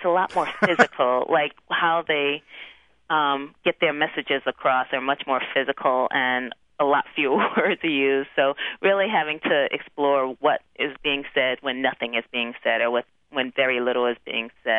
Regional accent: Brooklyn, New York, United States; spoke of the people who looked and sounded like people I knew and of my own issues and identities growing up in Brooklyn.

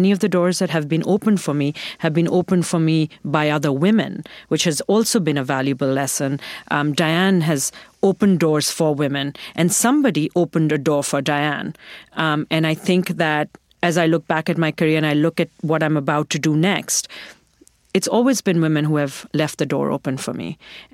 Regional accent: Pakistan; moved away as an adult; now in United States; I was born and raised in Pakistan, and I came to America as a college student and started my career here

